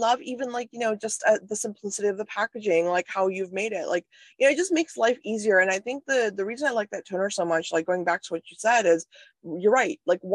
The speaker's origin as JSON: {"language": "English", "region": "North India", "country": "India", "said": "I'm Indian, I'm North Indian. So in my culture, hair oiling is a huge thing, right?"}